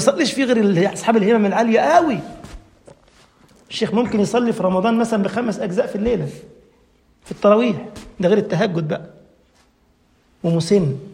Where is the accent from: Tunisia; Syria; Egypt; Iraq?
Egypt; احنا مثلا عندنا في مصر في منطقة اسمها